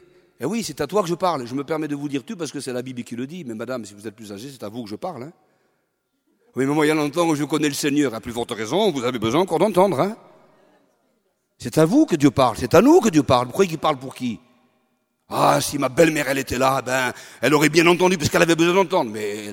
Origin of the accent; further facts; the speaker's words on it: France; Mais nous, on est français, nous.